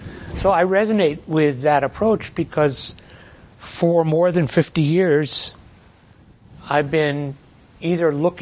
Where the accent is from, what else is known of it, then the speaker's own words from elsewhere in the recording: Great Neck, New York, United States; also as a teenager, I saw Dr. King and his associate, Ralph Abernathy, at a synagogue in Great Neck, my hometown.